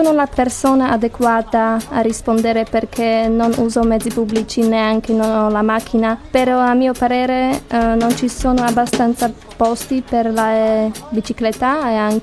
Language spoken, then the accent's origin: Italian; Slovakia; Italian is a second language; now in Cagliari, Italy; Slovacchia.